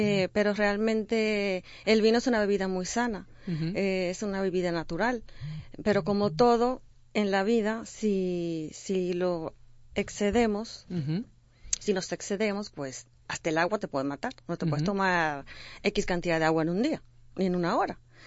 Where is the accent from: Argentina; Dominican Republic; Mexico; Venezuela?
Dominican Republic; now in Spain; Sí, soy dominicana realmente.